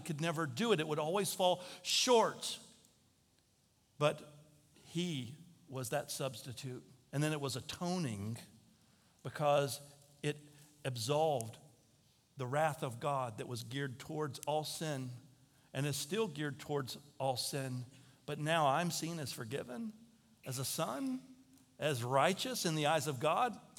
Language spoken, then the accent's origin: English; United States; I'm an adult. I'm an American.